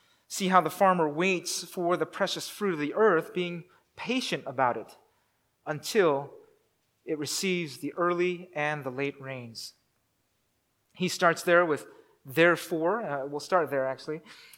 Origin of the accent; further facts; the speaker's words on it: United States; The word coming is parousia or parousia, since we're American.